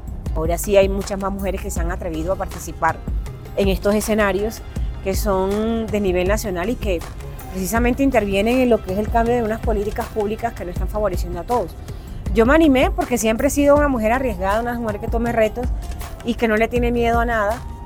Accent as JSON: {"language": "Spanish", "country": "Colombia", "said": "sino como colombianos, que debemos dar a no tenerle miedo a participar políticamente"}